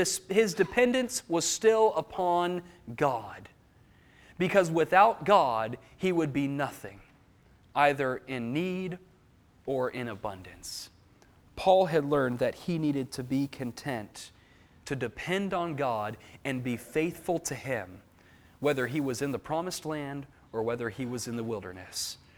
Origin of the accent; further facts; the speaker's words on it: United States; as an American, I realize that I sometimes need to pray more so the first prayer.